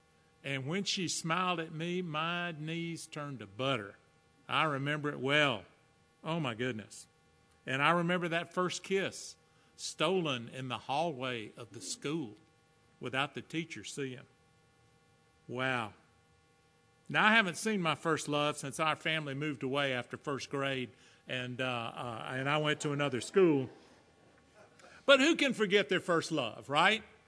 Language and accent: English; Atlanta, Georgia, United States; and I told you I'm from Georgia, I'm just a simple country boy from Atlanta.